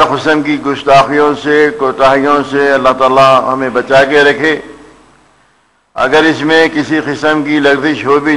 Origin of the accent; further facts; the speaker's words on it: Hyderabad, Telangana, India; born there; ابتدا جب میری شروع ہوئی تو حیدرآباد دکنز میں جب میں پیدا ہوا وہاں کے مشائخین نظام کے گھرانے میں میری جو ہے پیدائش ہوئی.